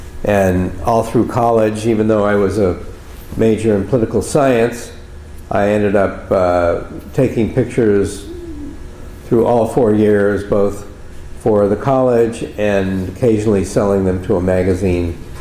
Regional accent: Salt Lake City, Utah, United States; I'm a photographer. I grew up in Salt Lake City, Utah, in the western part of the U.S.

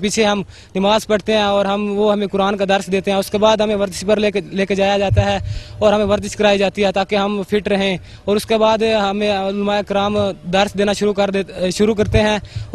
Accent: Sargodha, Punjab, Pakistan; میں سرگوزہ ڈویژن سے تعلق رکھتا ہوں اور یونٹ سہیوال ہے میرا ہم یہاں اسلام آباد ہیں

